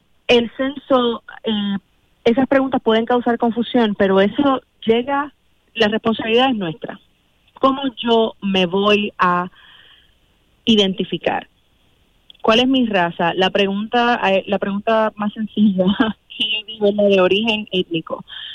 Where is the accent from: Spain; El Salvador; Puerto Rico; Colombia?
Puerto Rico; yo soy puertorriqueña, y nosotros, ¿verdad? Nosotros venimos de los blancos españoles, de los africanos, de la costa este del continente africano, y nuestros indios taínos